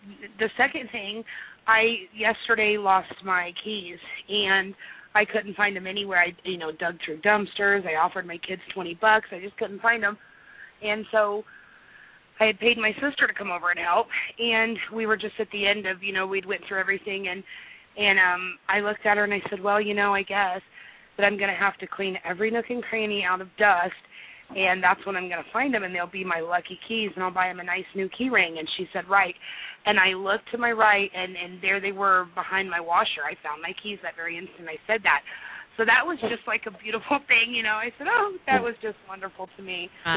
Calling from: Indiana, United States; I'm calling from Indiana.

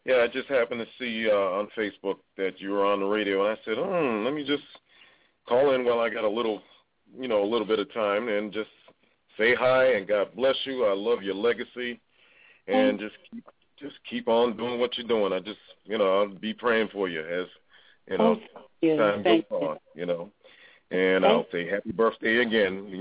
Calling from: Hartford, Connecticut, United States; from Hartford, Connecticut.

